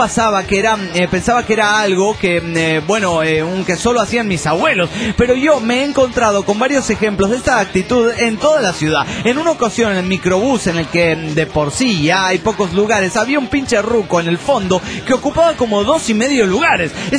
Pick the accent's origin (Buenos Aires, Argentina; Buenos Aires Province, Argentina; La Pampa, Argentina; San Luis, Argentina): San Luis, Argentina; de San Luis, República Argentina.